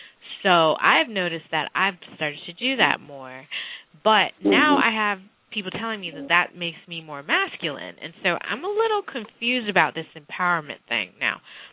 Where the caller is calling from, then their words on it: Silver Spring, Maryland, United States; I am calling from Silver Spring, Maryland.